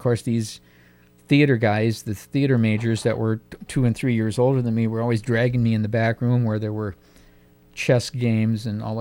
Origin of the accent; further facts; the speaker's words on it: Robbinsdale, Minnesota, United States; I grew up in Robbinsdale, where my family homestead, I think, started in 1926.